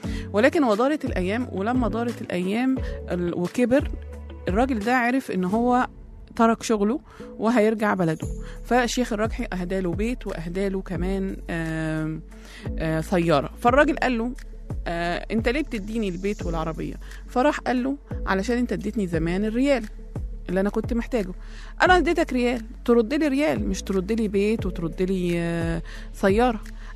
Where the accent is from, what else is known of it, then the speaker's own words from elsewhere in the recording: Egypt; اللي هي زي ما عندنا في مصر بنقول القروش